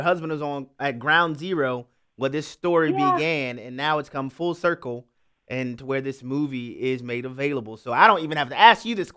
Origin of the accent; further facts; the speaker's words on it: Louisiana, United States; We'll go next to my home state of Louisiana, where Becky is on the line.